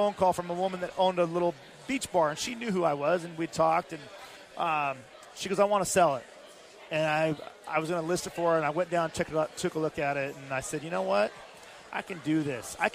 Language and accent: English; Visalia, California, United States; I grew up in California, but okay. Central California, Visalia.